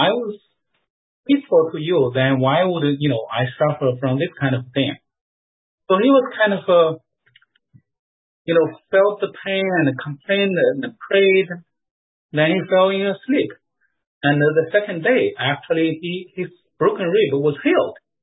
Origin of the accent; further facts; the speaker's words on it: China; English is a second language; moved away; I grew up in China during the Cultural Revolution, even near the end of it, but still, you know, the education in the schools was atheistic.